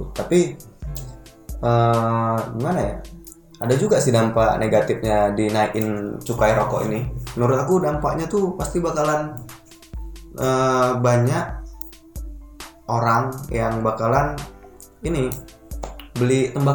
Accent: Medan, North Sumatra, Indonesia; Jadi kita warga Medan cukup bangga lah ya.

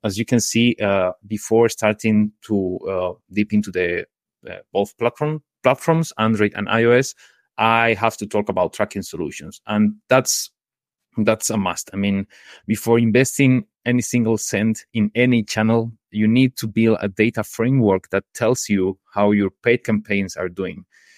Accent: Malaga, Andalusia, Spain; now in Madrid, Spain; I am from Spain, from the south, a city called Malaga, but yeah. Currently I'm living in Madrid.

